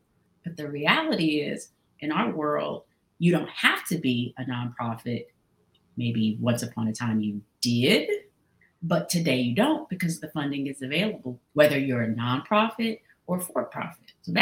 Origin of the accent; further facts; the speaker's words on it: Ohio, United States; I mean, that we're both from the Northeast Ohio area.